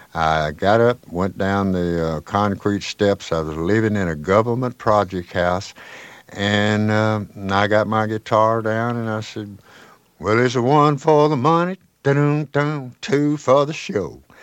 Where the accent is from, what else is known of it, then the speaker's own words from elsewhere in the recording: Jackson, Tennessee, United States; I'd seen a few of them around my hometown in Jackson, Tennessee